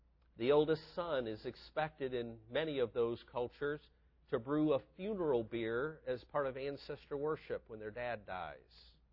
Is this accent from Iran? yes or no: no; United States; And I found that as an American, I took with me a perspective of how time should work